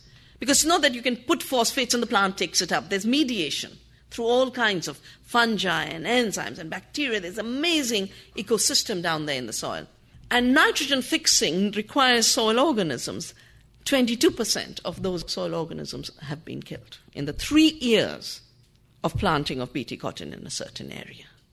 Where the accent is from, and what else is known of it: Uttarakhand, India; English is a second language